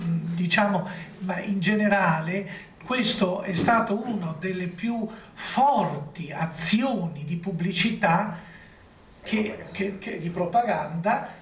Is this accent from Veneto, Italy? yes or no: yes; Venice, Veneto, Italy; Io da veneziano vivevo male gli Asburgo, perché Venezia si è sempre sentita colonizzata dagli Asburgo, nonostante parliamo il dialetto simile, il triestino e il veneziano